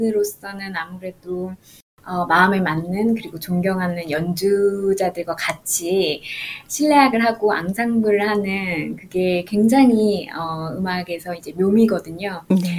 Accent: South Korea; 아마 한국 사람으로서는 최초라고 알고 있어요.

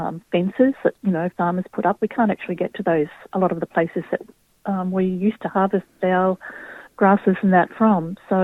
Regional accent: Australia; I guess it's a memory of growing up on the Murray River, or we call it the Maloo.

